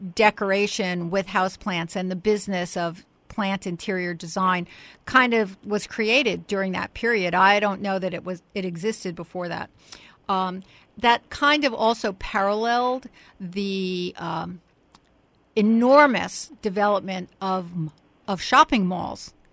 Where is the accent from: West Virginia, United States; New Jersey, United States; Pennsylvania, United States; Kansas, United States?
New Jersey, United States; Newark; And I used to shop when I was growing up in Newark with my mother.